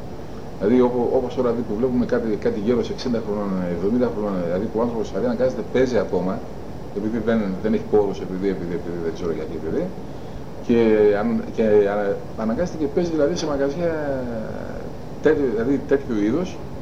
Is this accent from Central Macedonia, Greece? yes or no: yes; Thessaloniki, Central Macedonia, Greece; also born or lived in Kavala; Καβαλιώτης είμαι, αλλά μεγάλωσα στη Θεσσαλονίκη.